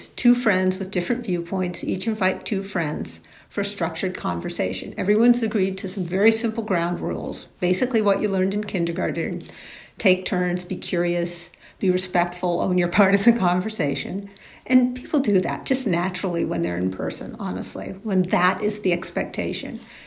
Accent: Berkeley, California, United States; born there; by 2005, 2004, I live in Berkeley. I was born in Berkeley.

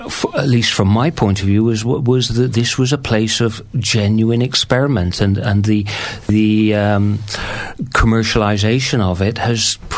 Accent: Bristol, South West England, United Kingdom; I'm from the People's Republic of Stokescroft.

